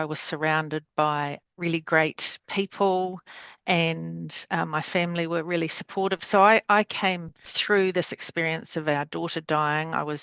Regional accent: Dunedin, Otago, New Zealand; now in Porirua, New Zealand; no Otipotiaho. I grew up in Dunedin, and kei te Porirua aho e noho ana ināinei. I live in Porirua, just north of Porirua City, overlooking the beautiful Pāwatahanui Inlet.

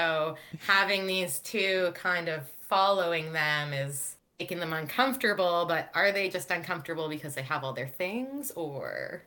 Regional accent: Canada; And then he's like, oh, so where in the States are you from? We're like, oh, we're from Canada.

